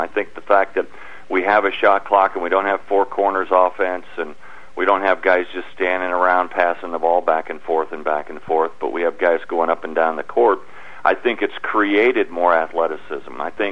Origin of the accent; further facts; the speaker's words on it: Detroit, Michigan, United States; I wanted to tell a story of, you know, the humble beginnings of growing up in Detroit and all of that.